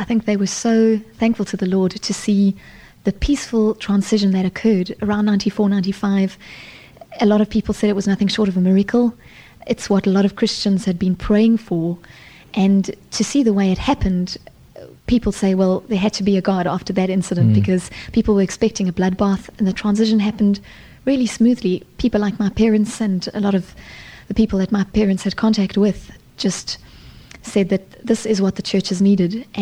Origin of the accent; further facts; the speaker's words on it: South Africa; as a South African, I can tell you that is a huge, huge statement to make.